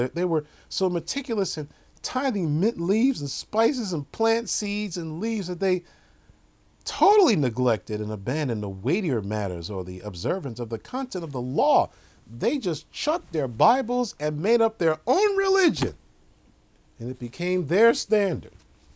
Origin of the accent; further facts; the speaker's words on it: New York, United States; even when I was lost and growing up in New York, and I would see it on television